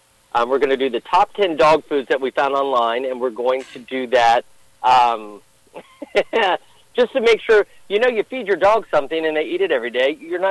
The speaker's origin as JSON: {"language": "English", "town": "Marion", "region": "Ohio", "country": "United States", "tie": "born or raised there", "lives_now": "Columbus, United States", "said": "I grew up in Marion, born in 78, graduated from Harding in 96."}